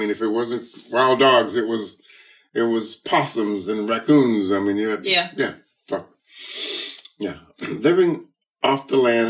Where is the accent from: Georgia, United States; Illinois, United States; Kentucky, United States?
Georgia, United States; Toccoa; also born or lived in Monroeville, Alabama; I was probably 4 years old when we moved from Alabama, from Monroeville to Toccoa.